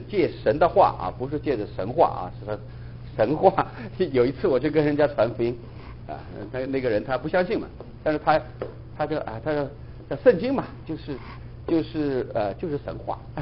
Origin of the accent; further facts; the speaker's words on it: China; now in United States; 因为我们现在从大陆过来的，我们都知道，包括在美国